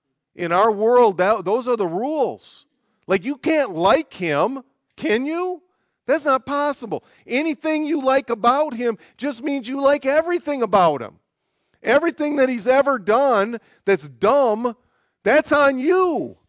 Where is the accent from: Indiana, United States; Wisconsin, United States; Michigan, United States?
Michigan, United States; moved away; whenever somebody finds out that I'm from the U.S., like I grew up in Michigan, the first thing they seem compelled to say to me is something along the lines of, "You didn't vote for Trump, did you?"